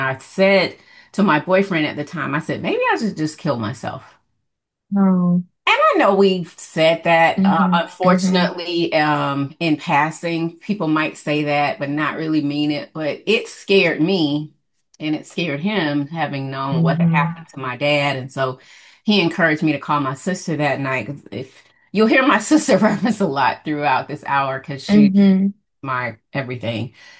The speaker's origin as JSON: {"language": "English", "town": "Atlanta", "region": "Georgia", "country": "United States", "tie": "born or raised there", "said": "growing up in Atlanta, Georgia in the 70s."}